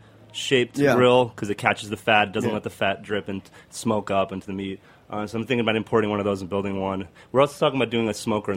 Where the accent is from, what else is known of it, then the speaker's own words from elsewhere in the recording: Argentina; I'm from Argentina, so we have asado down there.